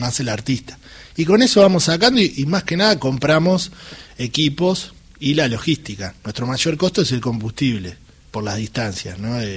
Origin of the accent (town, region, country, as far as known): Argentina